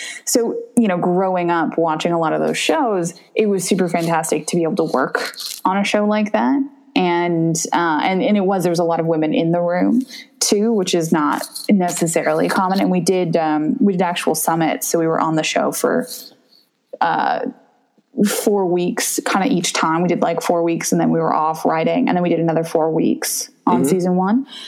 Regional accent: Canada; also born or lived in Ontario / British Columbia / Quebec / Alberta; I'm from everywhere. I'm from Canada. I grew up in Ontario, BC, Quebec and Alberta for, you know, two seconds. So a couple places in all those provinces.

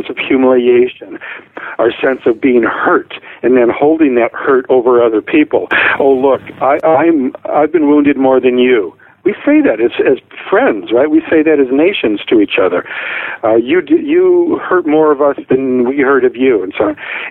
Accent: Detroit, Michigan, United States; My family broke up when I was 17, growing up in Detroit.

